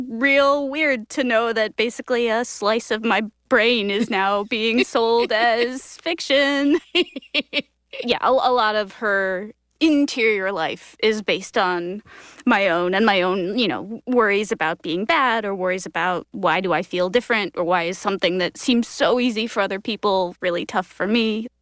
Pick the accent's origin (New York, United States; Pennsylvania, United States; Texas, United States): New York, United States; New York City; growing up in New York City and like, having access to all sorts of internet